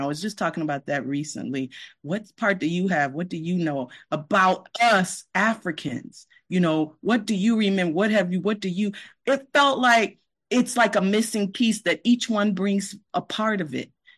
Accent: Detroit, Michigan, United States; When we were at Michigan State at the time in my undergrad years in Michigan, where I'm from Detroit.

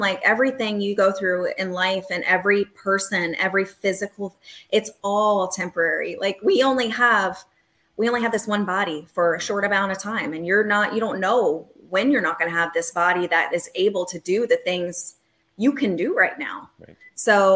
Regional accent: Charleston, United States; the Charleston 5K. That's going to line up with the E2R Charleston 5K on November 9th. And that's my hometown. So I'm going to go all hard for this one.

